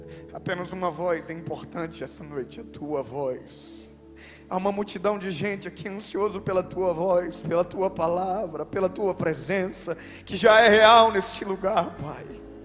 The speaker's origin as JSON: {"language": "Portuguese", "town": "Joinville", "region": "Santa Catarina", "country": "Brazil", "said": "eu sou de Joinville, Santa Catarina."}